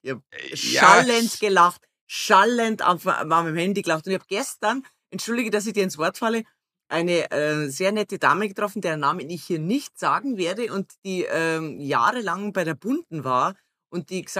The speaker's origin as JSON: {"language": "German", "region": "Bavaria", "country": "Germany", "accent": "Bavarian", "said": "wenn ich meinen zarten bayerischen Dialekt für mich sprechen lasse"}